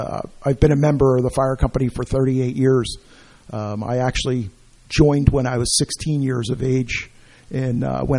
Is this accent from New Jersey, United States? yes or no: yes; New Jersey, United States; Born and raised in Hunterdon County. Been a resident of Clinton Township for 50 years. Did a short stint in the borough of Highbridge for 5 years.